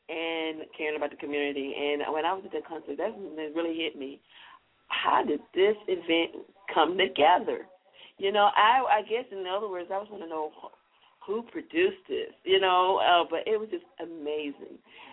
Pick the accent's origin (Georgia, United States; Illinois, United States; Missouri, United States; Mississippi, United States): Mississippi, United States; Jackson; growing up in the Georgetown community of Jacktown, Jackson, Mississippi, where my, you know, my heart, you know, I my roots mean everything to me.